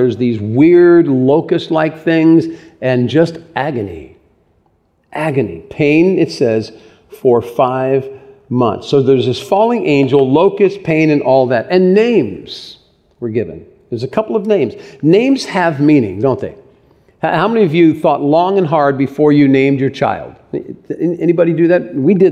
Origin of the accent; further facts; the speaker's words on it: Ireland; It's a name of a beautiful river in Ireland, and I'm Irish.